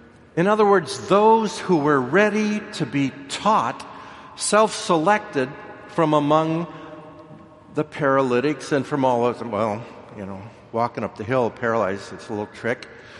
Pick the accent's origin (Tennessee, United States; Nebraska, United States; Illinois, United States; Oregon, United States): Nebraska, United States; I grew up in Nebraska. Neener, neener, neener. And you know, in Nebraska, we've only got two teams.